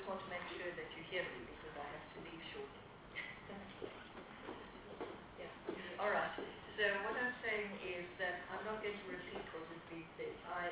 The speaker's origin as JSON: {"language": "English", "region": "Eastern Cape", "country": "South Africa", "tie": "born or raised there", "said": "I grew up in the Transkei when I was a child, and it was a fertile area."}